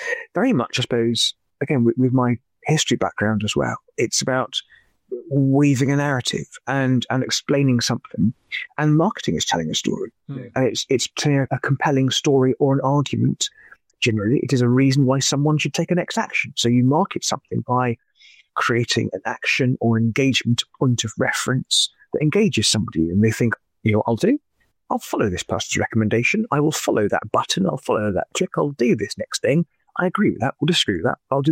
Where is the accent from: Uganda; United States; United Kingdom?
United Kingdom; Beaconsfield, South East England; I grew up out near Gerrard's Cross in Beaconsfield in Buckinghamshire. A very pleasant upbringing as a kid.